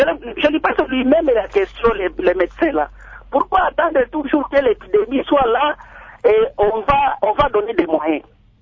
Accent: Kindu, Maniema, DR Congo; J'ai vu à Kindu, chez moi, au Maniema, comment est-ce que les gens mouraient facilement avec cette épidémie.

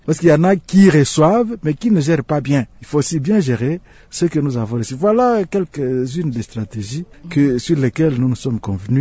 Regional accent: DR Congo; Il y a beaucoup de défis ici chez nous au Congo.

